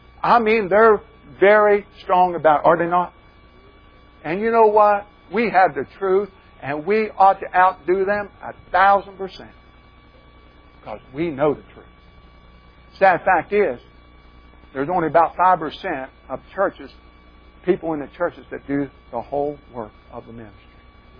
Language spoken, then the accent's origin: English; South Carolina, United States; And down to South Carolina, my home state, down in Columbia